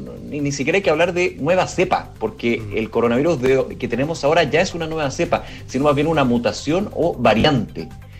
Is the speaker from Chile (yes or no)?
yes; Chile